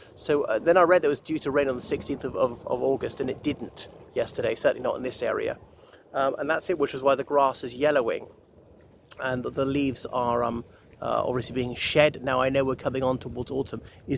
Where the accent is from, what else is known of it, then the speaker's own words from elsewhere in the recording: Ireland; o everybody … from Ireland. Here I am at the Staines Reservoirs.